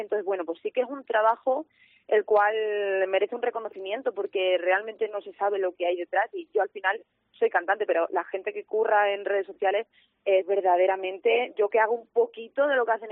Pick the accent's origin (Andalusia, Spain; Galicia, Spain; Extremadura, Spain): Extremadura, Spain; porque yo le tengo que cantar a mi tierra bonita y a mi gente.